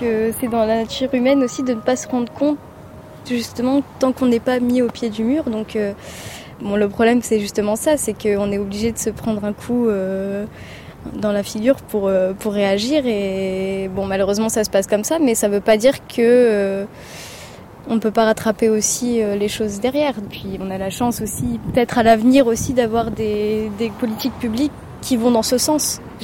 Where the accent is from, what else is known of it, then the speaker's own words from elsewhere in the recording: Réunion, France; Ben, je viens de La Réunion. Depuis très petite, je me suis toujours intéressée au milieu marin.